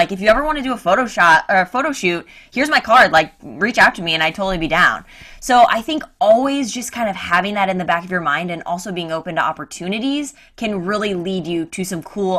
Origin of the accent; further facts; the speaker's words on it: Missouri, United States; I grew up in Missouri, in a very small town.